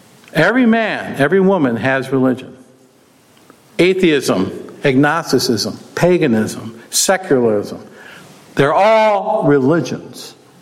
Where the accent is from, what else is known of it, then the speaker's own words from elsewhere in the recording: Chicago, Illinois, United States; now in Detroit, United States; I grew up in Chicago. I've been in Detroit for 38 years, trying to stay alive.